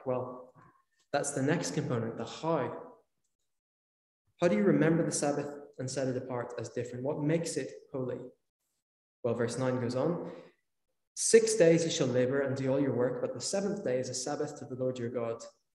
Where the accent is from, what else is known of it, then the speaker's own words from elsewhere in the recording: Northern Ireland, United Kingdom; In the culture that I grew up in Northern Ireland